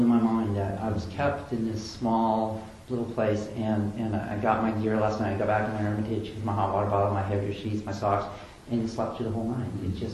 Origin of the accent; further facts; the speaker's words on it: Canada; I'm from Canada.